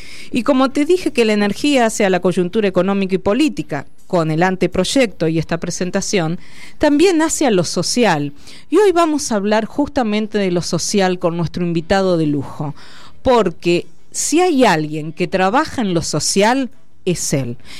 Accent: Argentina; Nos hagamos cargos como argentinos

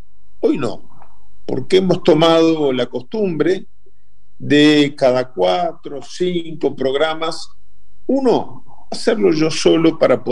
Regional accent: Uruguay; como buen uruguayo, nosotros nos apegamos siempre al imperio del derecho internacional

